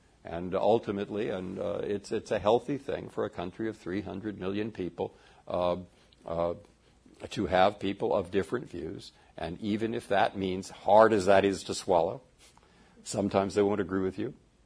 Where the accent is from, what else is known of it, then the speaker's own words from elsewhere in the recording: San Francisco, California, United States; also born or lived in Cambridge, United States; because I'd spent a lot of time growing up in San Francisco or sometime, and then I'd lived in Cambridge, Massachusetts.